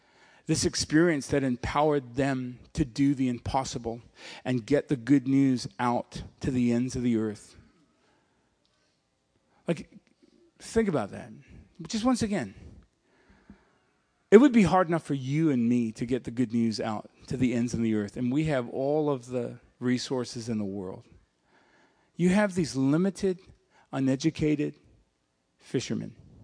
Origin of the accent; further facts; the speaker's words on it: Hamilton, Waikato, New Zealand; born there; I was born in New Zealand. Hamilton, New Zealand.